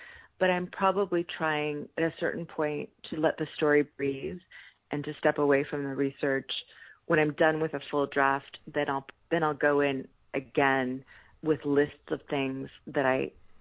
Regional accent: California, United States; And growing up in California, you do have a sense, I had a sense when I was growing up that all the bad things had happened over there, by which I mean toward the east of us back then.

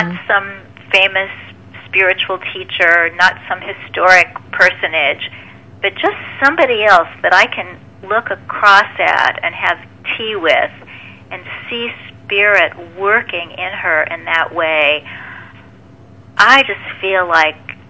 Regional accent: Kansas City, United States; In the 1980s, I was living back in my hometown of Kansas City

